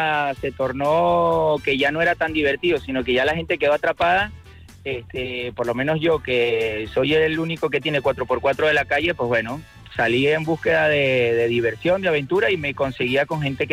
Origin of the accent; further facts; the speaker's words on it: Majadahonda, Community of Madrid, Spain; yo soy de Majadahonda